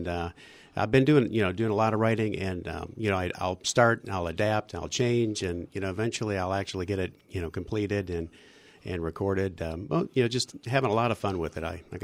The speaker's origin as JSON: {"language": "English", "town": "Cleveland", "region": "Ohio", "country": "United States", "tie": "born or raised there", "also_born_or_lived": "North Carolina / Pittsburgh, United States", "said": "I was born in Cleveland, Ohio. They used to call it the Mistake on the Lake."}